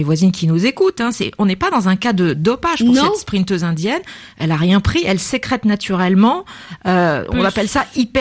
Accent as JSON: {"language": "French", "country": "France", "said": "Chez nous, en France, on le prononce à l'américaine."}